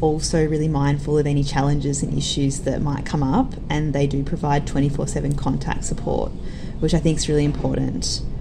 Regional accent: Victoria, Australia; I actually even had a look at my home state in Victoria

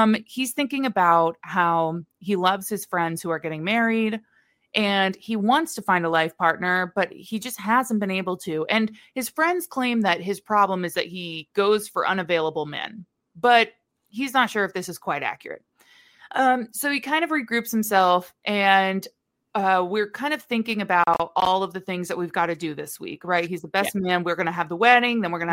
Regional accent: Midwest, United States; we are also from the Midwest where I feel like everybody invites everybody's to weddings.

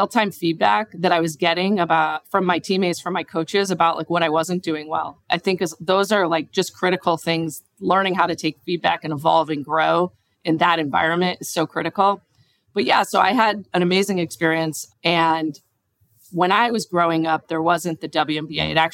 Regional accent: Highland Park, Illinois, United States; Outside of Chicago. Yes, I grew up in a suburb called Highland Park, which is about a half an hour from downtown Chicago.

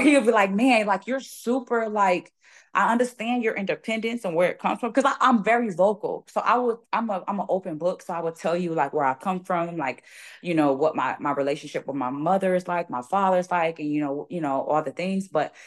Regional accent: Joliet, Illinois, United States; I was raised in the suburbs of Chicago. I'm born and raised in Joliet, Illinois, and like, which is like a suburb of Chicago.

